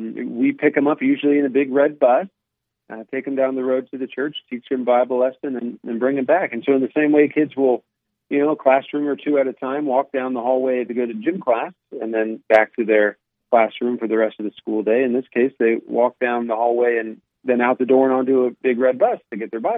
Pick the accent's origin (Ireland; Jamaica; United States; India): United States; Van Wert, Ohio; And I learned about this because of a community in Northwest Ohio, my hometown of Van Wert, Ohio.